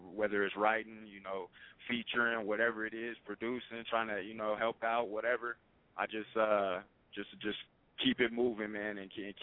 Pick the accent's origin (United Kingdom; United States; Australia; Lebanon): United States; Portland, Oregon; now in Reno, United States; Oh, man, I'm originally from Portland, Oregon, man, but I'm out here repping in No-Town, man, Reno, Nevada, 24-hour lifestyle, man.